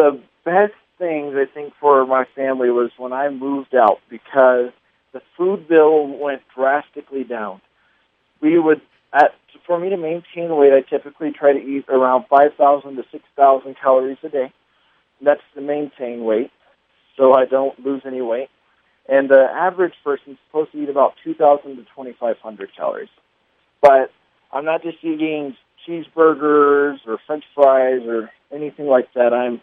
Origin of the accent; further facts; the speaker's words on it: Hobbs, New Mexico, United States; that's because I grew up in Hobbs